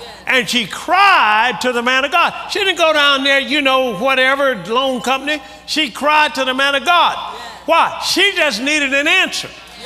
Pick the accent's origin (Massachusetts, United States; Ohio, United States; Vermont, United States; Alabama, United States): Alabama, United States; Tuskegee; you know, I at my hometown now in Tuskegee, Alabama